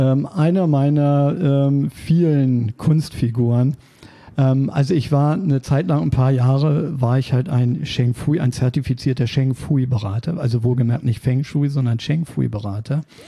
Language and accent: German; Berlin, Germany; ich bin eigentlich Ur-Berliner